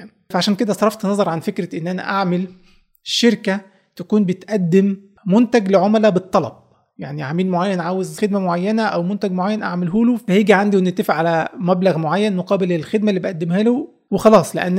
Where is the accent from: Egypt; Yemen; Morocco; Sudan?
Egypt; عندنا في مصر مش عارف ليه يعني كله بيفكر يفتح مطعم كمشروع تجاري